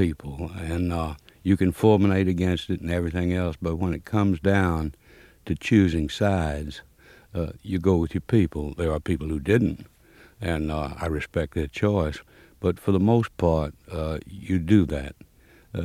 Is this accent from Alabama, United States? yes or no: no; Mississippi, United States; Well, I'm from Mississippi, and Southerners tend to be more interested in that war than the rest of the nation.